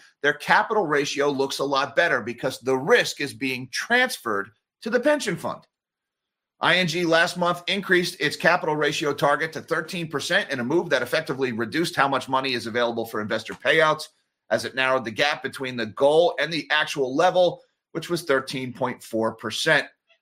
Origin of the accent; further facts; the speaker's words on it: Northeast, United States; I grew up in the Northeast. We don't have Buc-ee's up here.